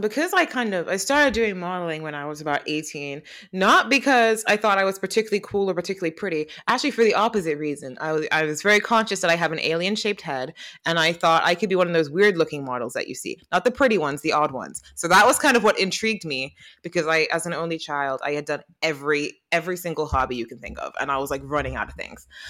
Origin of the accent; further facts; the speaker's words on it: England, United Kingdom; accent: English; And I feel like in a parallel universe, I am a New Yorker with an English accent.